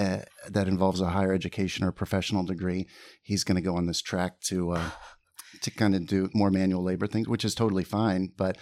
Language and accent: English; Tehran, Tehran Province, Iran; also born or lived in London, United Kingdom; I was born in London, England, and then we moved shortly thereafter to Tehran, Iran, when it was very American-friendly.